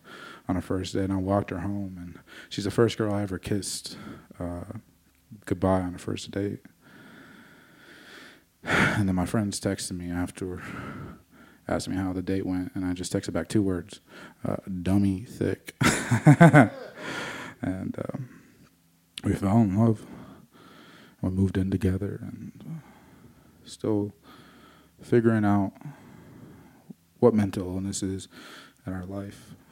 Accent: United States; But I'm Native American, so I feel bad, you know, because all those little carpet stains, those are potential relatives.

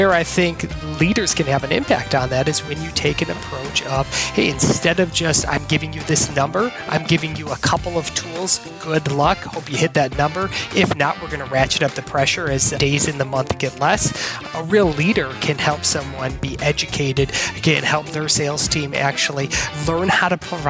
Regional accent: Wisconsin, United States; Well, I grew up in Wisconsin in an entrepreneur.

